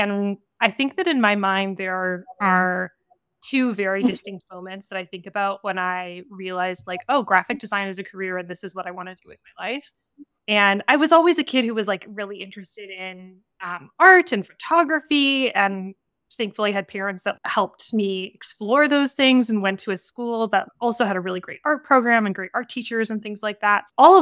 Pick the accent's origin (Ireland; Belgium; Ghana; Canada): Canada; Calgary, Alberta; also born or lived in Toronto; I moved back from Toronto to Calgary, where I'm from, after school, mostly because of like the mountains. My family was here.